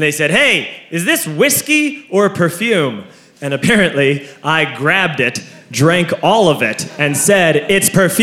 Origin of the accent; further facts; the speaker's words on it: Ireland; I'm Irish, I keep things very bottled up, and I don't drink.